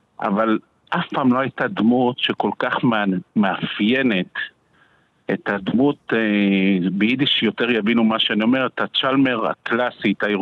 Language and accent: Hebrew; Tel Aviv, Tel Aviv District, Israel; born there; now in Jerusalem, Israel; לא ניכנס כרגע כי אני לא, אני יליד תל אביב